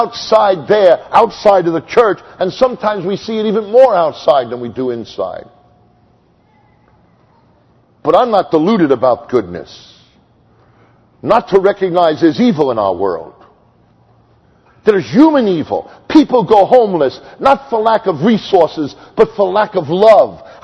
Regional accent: Brooklyn, New York, United States; I'm from Brooklyn, but a flock of turkeys.

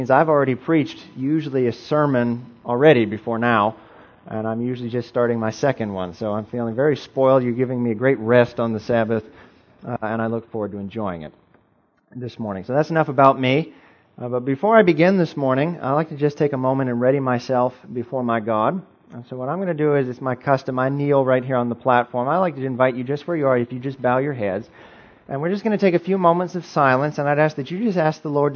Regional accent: Renz, Georgia, United States; also born or lived in Augusta; I was born in Augusta, actually, just down the road, and was raised in a little place called Renz, Georgia. I might be close enough that some of you know where that is, just south of Fort Gordon there down US 1.

